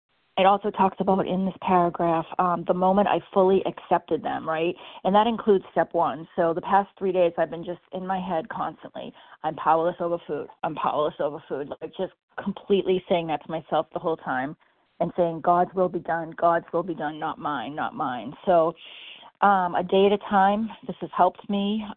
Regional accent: Massachusetts, United States; I'm from Massachusetts. I feel like everybody from Massachusetts is checking in.

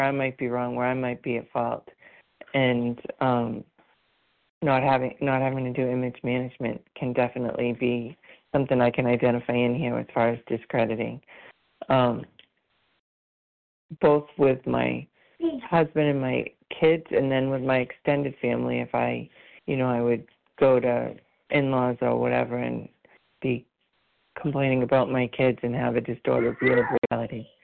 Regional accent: Rhode Island, United States; from Rhode Island, although this morning I'm in Texas.

